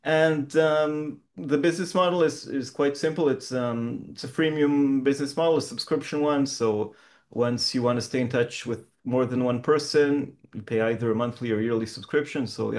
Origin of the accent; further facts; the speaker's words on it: Israel; English is a second language; also born or lived in Canada; now in Barcelona, Spain; No, I was born in Israel. I'm Israeli. I spent 2.5 years in Canada.